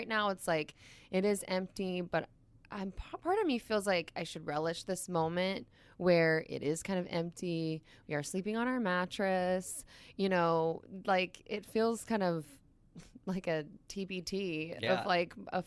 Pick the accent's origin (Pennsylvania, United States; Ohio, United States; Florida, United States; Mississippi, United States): Florida, United States; I'm from Florida.